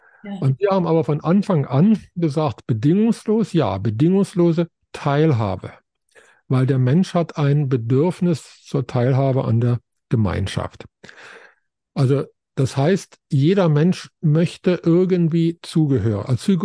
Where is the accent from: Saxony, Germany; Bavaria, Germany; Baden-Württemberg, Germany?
Baden-Württemberg, Germany; Heilbronn; in meiner Stadt, wo ich aufgewachsen bin, in Heilbronn, gibt es ein Kino, das heißt Universum.